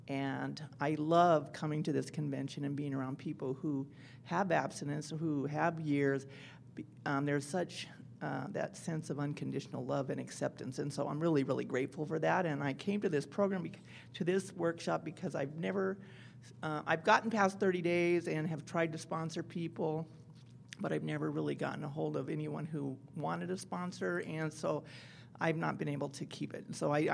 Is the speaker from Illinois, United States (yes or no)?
no; Beaumont, California, United States; I'm a compulsive eater, and I'm from Beaumont, California